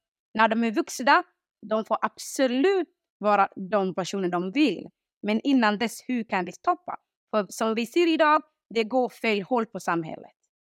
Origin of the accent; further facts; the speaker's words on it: Somalia; Nej, jag är stolt över att jag är Somalia och jag är från Somalia.